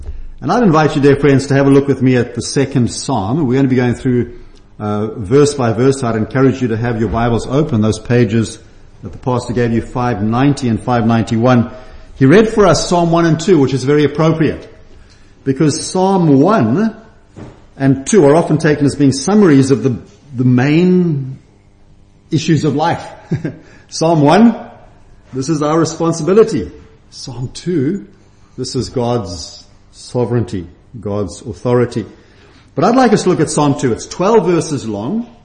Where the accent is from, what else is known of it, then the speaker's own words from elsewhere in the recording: Zimbabwe; I come from Zimbabwe. I'm a Zimbabwean, born and bred. I say to people, born there, bred there, and hope to die there